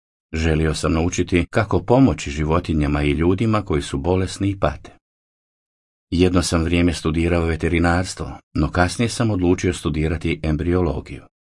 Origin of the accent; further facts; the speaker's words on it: Taiwan; Rodio sam se 1966. i odrastao sam na Tajvanu. Moji roditelji držali su se vjerskih nazora koji su bili svojevrsna mješavina taoizma i budizma.